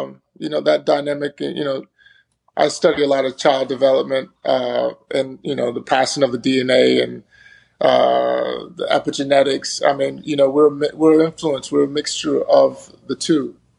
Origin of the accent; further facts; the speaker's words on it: Texas, United States; Well, I grew up in Texas